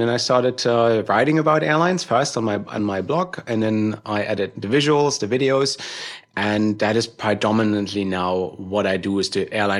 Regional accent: Germany; I'm originally from Germany.

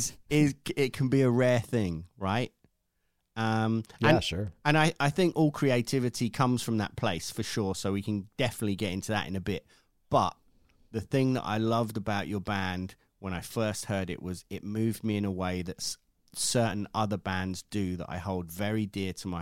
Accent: United Kingdom; maybe it's me being British

